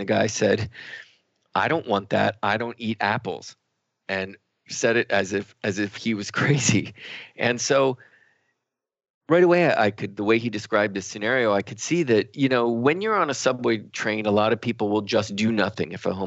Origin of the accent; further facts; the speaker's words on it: New York City, New York, United States; Or being a New Yorker, you think, I bet this is a scam